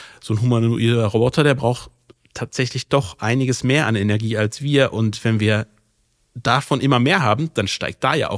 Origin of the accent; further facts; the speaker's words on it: Solingen, North Rhine-Westphalia, Germany; in meiner Heimatstadt Solingen